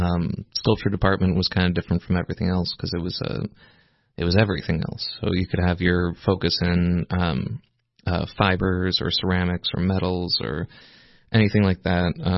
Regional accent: Collierville, Tennessee, United States; Growing up in Tennessee, I had my mother would put on these arts festivals in Collierville, Tennessee, and the Mulberry Festival

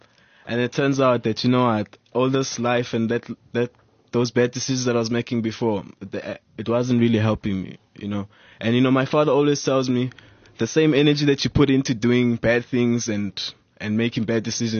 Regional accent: Norcom Park, Gauteng, South Africa; I'm from Norcom Park.

